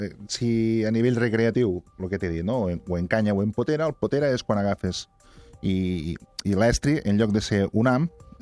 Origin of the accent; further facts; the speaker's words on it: La Ràpita, Catalonia, Spain; el meu poble, la Ràpita, és gamma mitja.